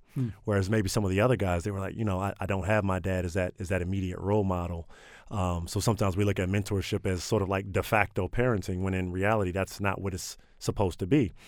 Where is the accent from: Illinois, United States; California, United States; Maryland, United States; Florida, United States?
Maryland, United States; I guess one of my favorite stories to tell is I grew up in Prince George's County.